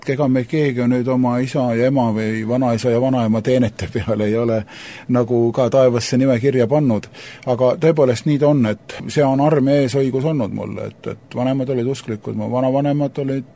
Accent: Hiiu County, Estonia; täiesti põline hiidlane, igast suunast.

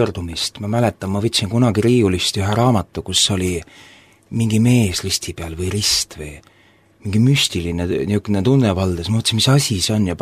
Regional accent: Kuimetsa, Rapla County, Estonia; also born or lived in Tallinn; Raplas olen sündinud ja minu kodukoht on siis Kuimetsa ja ma olen seal ka üles kasvanud ja ma olen ka seal elanud. Koolipõlves sai ka Tallinnas elatud ja peale seda natukene, nii et olen ka Tallinnas siis mingi aeg elanud. Nüüd ma olen omadega tagasi siis oma kodukohas Kuimetsas

